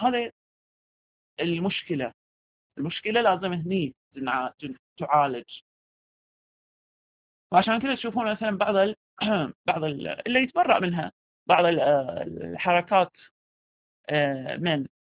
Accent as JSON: {"language": "Arabic", "town": "Qatif", "region": "Eastern Province", "country": "Saudi Arabia", "said": "عندنا في القطيف يميزون بين التيار الشيرازي في الحجاز والتيار الشيرازي في العراق"}